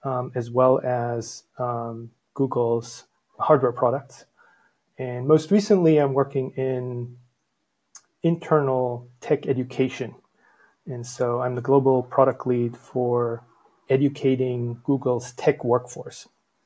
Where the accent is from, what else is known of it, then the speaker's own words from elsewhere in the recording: Salzburg, Austria; My background's in computer science and statistics, and I'm originally from Salzburg, Austria. So, central Europe, I suppose.